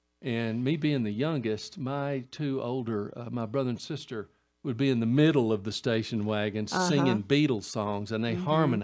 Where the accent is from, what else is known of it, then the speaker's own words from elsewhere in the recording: Nashville, Tennessee, United States; born there; I was born in Nashville a long, long, long time ago when they had horse and buggies and, you know, a dirt road running through it.